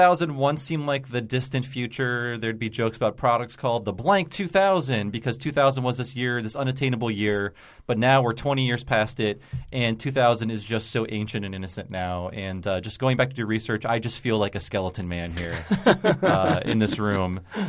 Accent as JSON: {"language": "English", "town": "Youngstown", "region": "Ohio", "country": "United States", "said": "Yeah, I come from Youngstown. It's worse."}